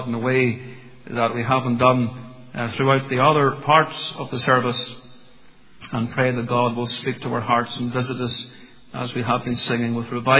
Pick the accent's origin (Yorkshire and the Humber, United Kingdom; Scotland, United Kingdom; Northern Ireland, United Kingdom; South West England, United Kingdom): Northern Ireland, United Kingdom; Portadown; I grew up in Portadown as a young teenager thinking about this prayer often in the prayer meetings of our church.